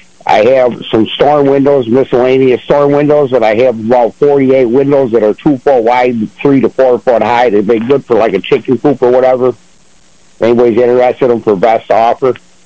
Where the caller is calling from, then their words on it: Ashford, New York, United States; Calling from Ashford, New York.